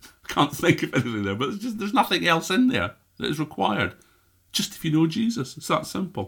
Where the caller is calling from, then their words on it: Scotland, United Kingdom; I'm broadcasting here from Scotland, the north of Scotland, most beautiful country in the world, obviously.